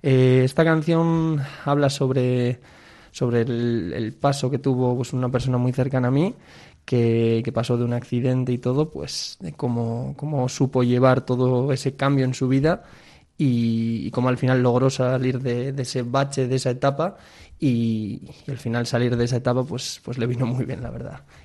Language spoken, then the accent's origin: Spanish; Berango, Basque Country, Spain; él es de Plencia, yo soy de Berango